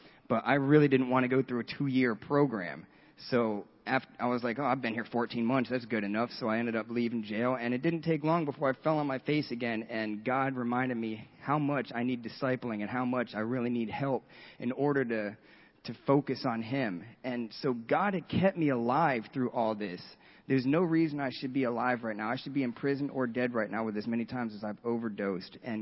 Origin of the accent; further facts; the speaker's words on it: Bradenton, Florida, United States; I'm 34 years old, and I'm from Bradenton.